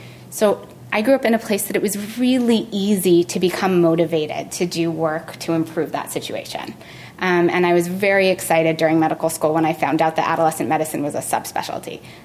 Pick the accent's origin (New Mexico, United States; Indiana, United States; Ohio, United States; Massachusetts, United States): New Mexico, United States; So I grew up in New Mexico. As you guys know, it is a fairly rural state. It's a state that borders Mexico.